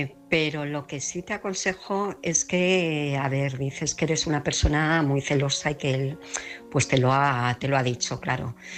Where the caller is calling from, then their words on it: Alcobendas, Community of Madrid, Spain; de Alcobendas, Madrid.